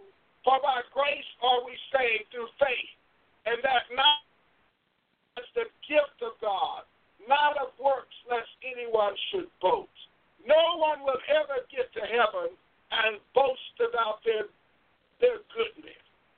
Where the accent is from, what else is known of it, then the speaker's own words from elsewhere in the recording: Vancouver, Washington, United States; And I'm here from Vancouver, Washington.